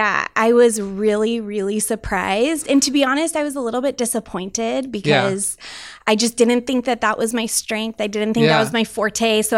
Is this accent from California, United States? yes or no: yes; San Diego, California, United States; So I'm originally from San Diego. I was raised here